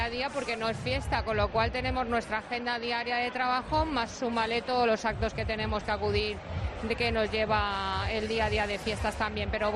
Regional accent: Alicante, Valencian Community, Spain; Como buena alicantina, Semana Santa, moros...

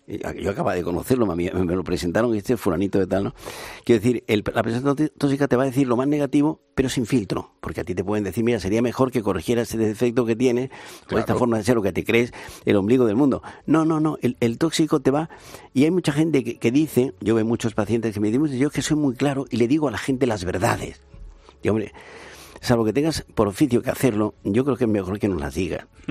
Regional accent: Andalusia, Spain; now in Madrid, Spain; yo soy andaluz, aunque llevo en Madrid tres cuartos de vida

